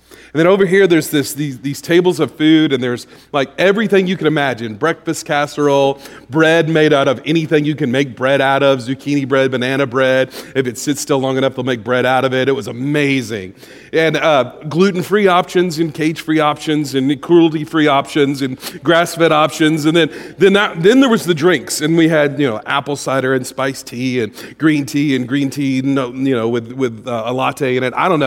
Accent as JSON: {"language": "English", "region": "the South", "country": "United States", "tie": "born or raised there", "said": "And I was raised right in the South."}